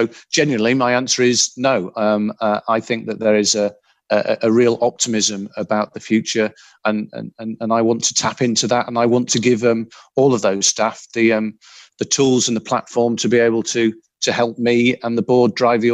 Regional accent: Yorkshire and the Humber, United Kingdom; You know, I come from Yorkshire, the north of England.

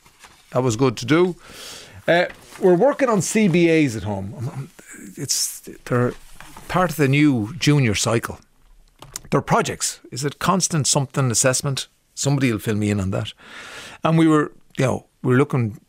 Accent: Cork, Munster, Ireland; And I'm from Cork.

